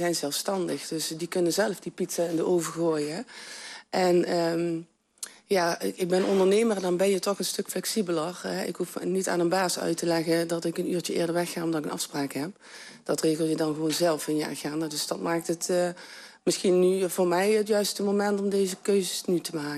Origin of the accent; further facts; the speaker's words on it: Velden, Limburg, Netherlands; born there; ik ben 51 jaar, zei ik net al. Geboren in Velden en ik woon nu al 28 jaar in het Ven.